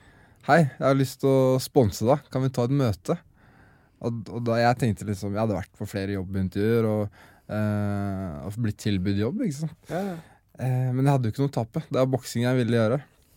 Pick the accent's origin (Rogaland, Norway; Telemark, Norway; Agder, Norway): Telemark, Norway; Skien; born or raised there